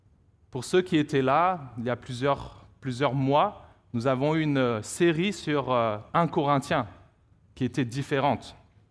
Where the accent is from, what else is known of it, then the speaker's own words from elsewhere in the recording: Paris, Île-de-France, France; born there; je suis français, je suis né à Paris, mais je suis aussi hongkongais par mes parents.